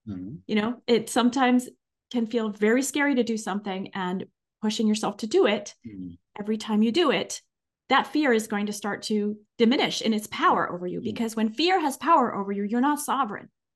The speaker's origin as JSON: {"language": "English", "country": "France", "moved": "yes", "lives_now": "United States", "said": "When I came from France to the US and I realized that in the US, people are not so negative"}